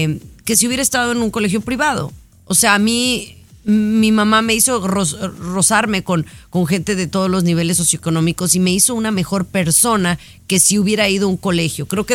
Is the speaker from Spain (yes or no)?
no; Mexico; yo voy a hablar de mi experiencia como mexicana en México. La educación pública yo la tuve hasta la prepa, desde el kinder hasta la prepa.